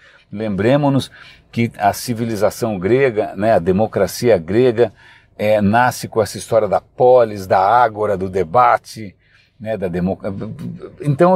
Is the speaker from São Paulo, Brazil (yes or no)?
yes; São Paulo, Brazil; eu tenho muito carinho pelo Centro Velho da cidade de São Paulo, porque eu nasci praticamente no Centro Velho. Meus pais, quando eu nasci, moravam na Nestor Pestana, e aí depois eles se mudaram para São Luís.